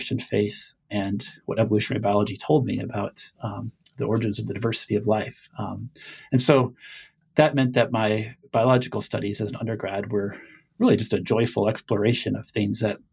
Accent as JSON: {"language": "English", "town": "Chicago", "region": "Illinois", "country": "United States", "tie": "born or raised there", "said": "I grew up in the Chicago area, and for reasons I don't really understand, I just loved being outside and in the natural world from when I was really young, playing in the field behind our house."}